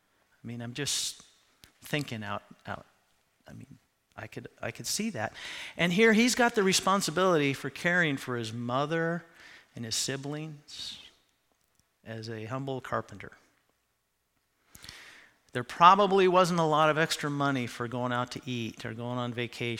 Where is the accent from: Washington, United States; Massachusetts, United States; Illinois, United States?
Washington, United States; even though I grew up in Central Washington, I should know about this